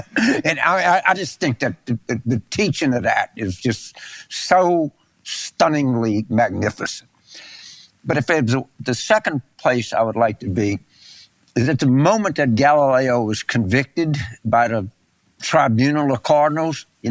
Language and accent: English; New York City, New York, United States; growing up in Brooklyn